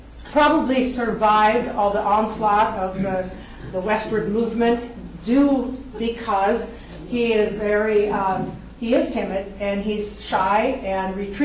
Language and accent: English; Minnesota, United States; I'm from Minnesota.